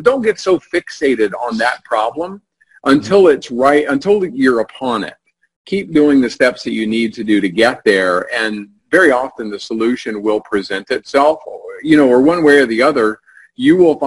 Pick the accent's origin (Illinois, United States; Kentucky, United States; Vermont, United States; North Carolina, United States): North Carolina, United States; You know, I was growing up in North Carolina, and they were students at Chapel Hill, and I ultimately ended up going there.